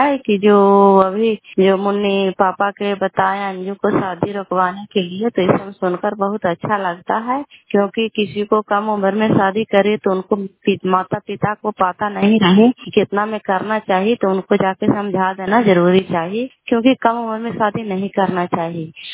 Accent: Bihar, India; घर कल्याणपुर वाली बेलसी पंचायत सरखान चाने जिला नालंदा का निवासी हूँ।

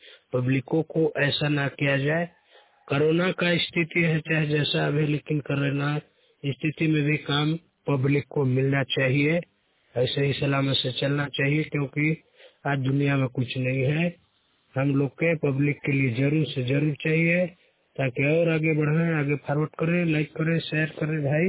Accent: Bagicha, Chhattisgarh, India; मेरा जिला है जसपुर और छत्तीसगढ़ राज्य है, तहसील मेरा बगीचा।

